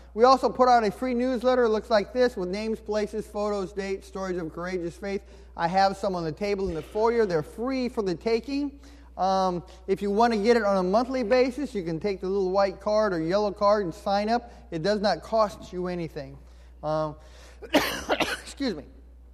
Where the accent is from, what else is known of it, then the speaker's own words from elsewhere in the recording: Indiana, United States; Now here comes the hard part. I'm from Indiana.